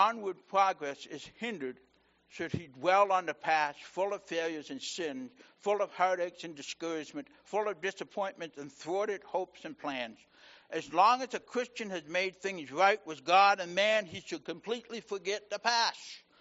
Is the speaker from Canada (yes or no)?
yes; Canada; Being a Canadian, I understand the historical background and the pride connected to the word patriot.